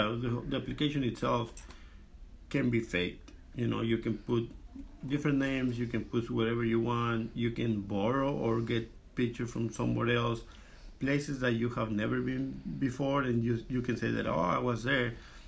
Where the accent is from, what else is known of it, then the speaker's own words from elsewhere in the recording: Mexico; I am from Mexico.